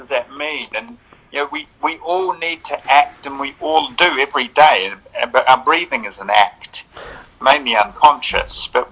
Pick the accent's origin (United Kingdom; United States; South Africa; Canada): United Kingdom; London; But, you know, as a Londoner, Juan, and as Londoners as well as New Zealanders and Colombians